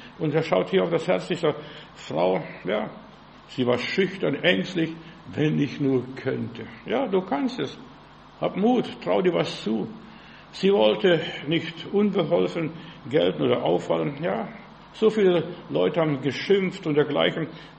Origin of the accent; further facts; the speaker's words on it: Berlin, Germany; Ich sage aus Berlin.